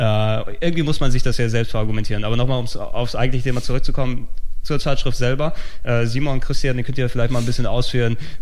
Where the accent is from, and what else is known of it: Hamburg, Germany